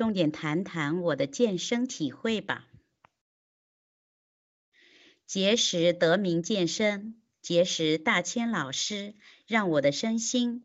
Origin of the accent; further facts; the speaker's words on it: Fujian, China; 我是福建的